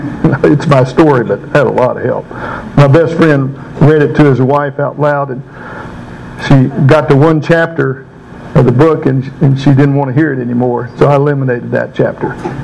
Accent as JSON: {"language": "English", "region": "Mississippi", "country": "United States", "tie": "born or raised there", "said": "The Delta begins in the foyer of the Peabody Hotel, going south to Mississippi, and I grew up in the Delta."}